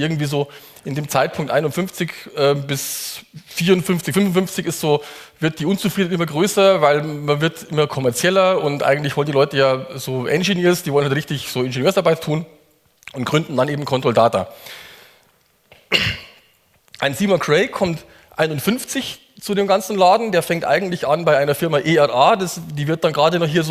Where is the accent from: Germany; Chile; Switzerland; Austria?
Germany; Munich, Bavaria; ich komme aus Bayern, aus München, wie man hört, oder eigentlich ein bisschen südlicher von München noch.